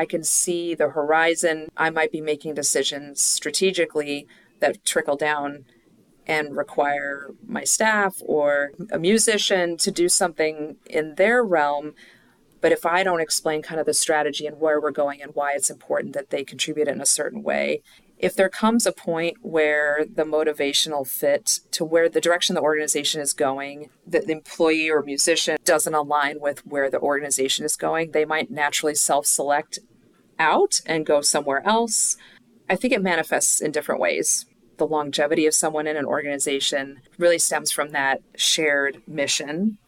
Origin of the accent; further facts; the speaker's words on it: Chicago, Illinois, United States; also born or lived in Pittsburgh / Ohio / California; I was born in Pittsburgh and all my extended family was always there growing up, but mostly grew up in Chicago, lived a little bit in Ohio and a little bit in California, but mostly in Chicago, which is where my dad was from.